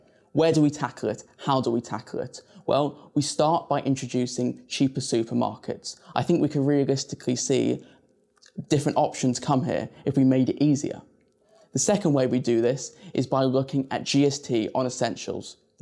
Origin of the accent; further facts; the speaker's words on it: St Brelade, Jersey; I'm born and raised in St Brelard's. My dad was a mechanic, and my mum a therapist.